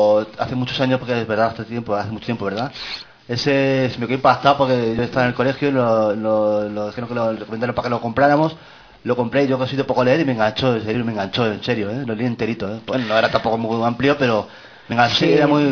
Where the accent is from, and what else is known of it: Spain